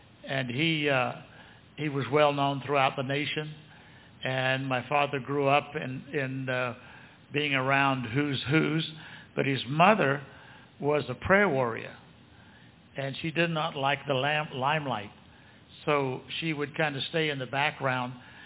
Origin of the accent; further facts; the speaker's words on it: New Zealand; As a young boy, I was born in June the 8th, 1941.